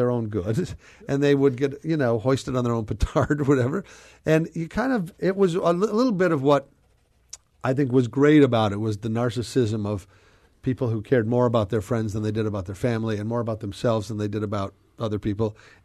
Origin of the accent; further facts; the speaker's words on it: Nebraska, United States; I was a kid from Nebraska who, doing stand-up and having started with magic and juggling and so forth, like to be on the Johnny Carson show and get his okay.